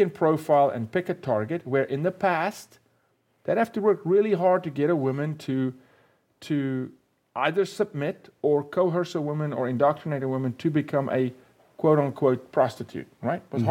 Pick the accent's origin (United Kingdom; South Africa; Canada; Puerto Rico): South Africa; moved away as an adult; now in United States; I'm from South Africa. I lived through apartheid. And I migrated from apartheid to the United States